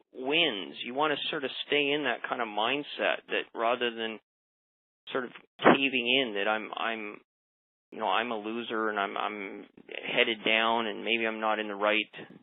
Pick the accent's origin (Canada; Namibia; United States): Canada; I'm a Canadian